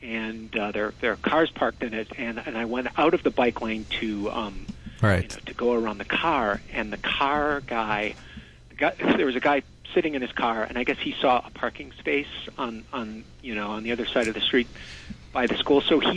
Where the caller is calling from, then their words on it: New York City, New York, United States; I'm calling from my job in Manhattan, but I live in Brooklyn.